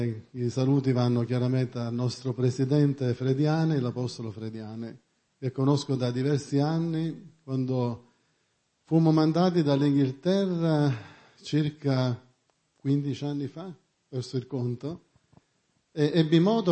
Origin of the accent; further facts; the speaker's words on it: Brescia, Lombardy, Italy; come sentite dall'accento vengo da Brescia.